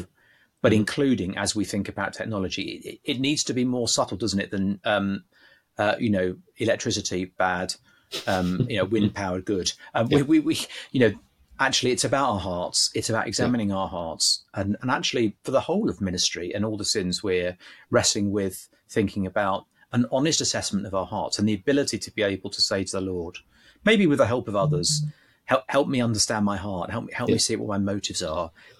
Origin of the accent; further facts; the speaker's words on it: East of England, United Kingdom; born there; I was born in Essex